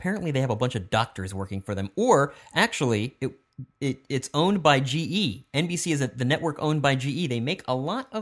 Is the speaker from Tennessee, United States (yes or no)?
no; New Jersey, United States; wait a second, I'm from Jersey?